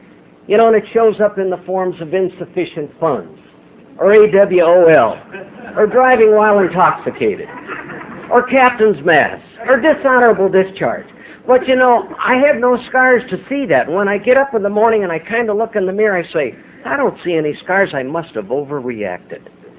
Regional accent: Newton, Iowa, United States; I was born and raised up in Iowa. There's a lady here somewhere that is from Newton, Iowa, my hometown.

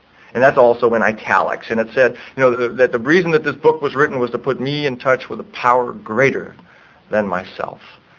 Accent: Akron, Ohio, United States; one of the memories I have as a child growing up in Akron, Ohio.

